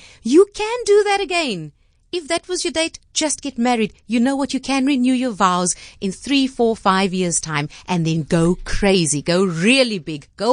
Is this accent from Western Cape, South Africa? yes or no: yes; Somerset West, Western Cape, South Africa; It was Anine Ferreira. She's got Ferreira Couture in Somerset West.